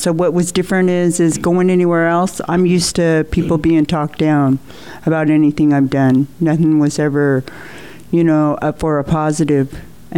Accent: Klamath Falls, Oregon, United States; Where I came from, I'm originally from Klamath Falls

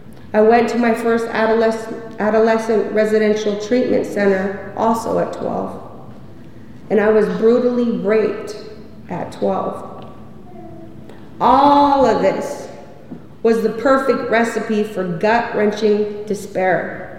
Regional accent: Pendleton, Oregon, United States; For me, doing crime would become a way of life growing up on the Umatilla Reservation near Pendleton in the 80s and 90s.

